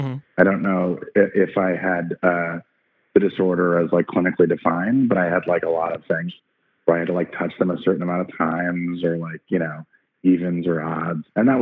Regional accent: Chicago, Illinois, United States; now in Denver, United States; I was a big Jordan fan because I was from Chicago originally before we had to move to Denver.

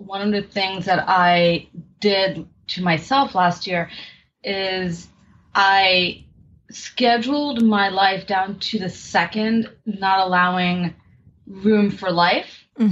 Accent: New York City, New York, United States; born or raised there

